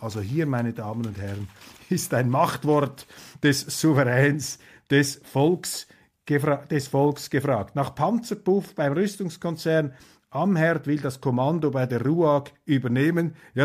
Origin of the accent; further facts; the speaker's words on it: Switzerland; Ganz, ganz herzlichen Dank, dass wir das noch entscheiden dürfen als Schweizer.